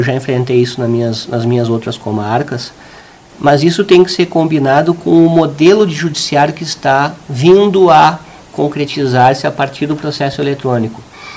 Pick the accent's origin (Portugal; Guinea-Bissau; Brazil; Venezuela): Brazil; Carazinho, Rio Grande do Sul; Eu sou natural de Carazinho, aqui do lado.